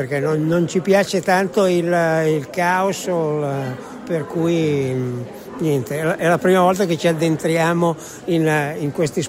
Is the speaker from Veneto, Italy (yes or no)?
no; Milan, Lombardy, Italy; Sì, siamo di Milano.